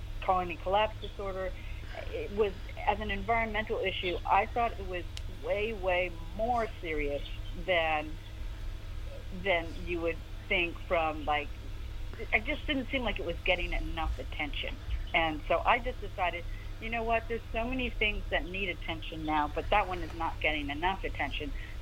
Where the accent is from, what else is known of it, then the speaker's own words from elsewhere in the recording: Washington, District of Columbia, United States; And I grew up around Washington, D.C., where there's lots and lots of demonstrations, you know, every day of the week practically.